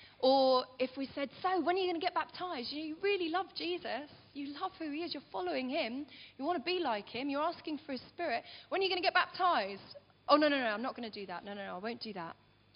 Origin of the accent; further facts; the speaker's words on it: London, United Kingdom; You know, maybe it's because I'm a Londoner and all of that. And we've got a strong sense sometimes of where we live being who we are.